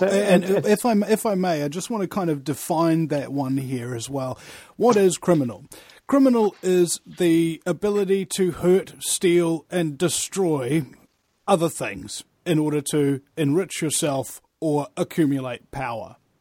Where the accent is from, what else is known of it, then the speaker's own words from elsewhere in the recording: New Zealand; as a New Zealander, I think, we can come up with some very, very interesting number 8 wire solutions to all of these problems.